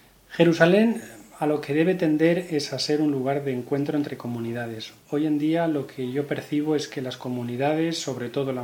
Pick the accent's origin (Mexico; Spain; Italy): Spain; Madrid, Community of Madrid; yo soy de Madrid y me considero muy madrileño